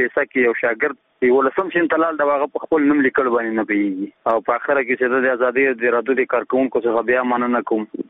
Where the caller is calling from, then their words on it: Nangarhar, Afghanistan; زه د ننګرهار ولایت دی ساره کې غلجی دی ولسوالۍ څخه دغه پیغام درته سپتم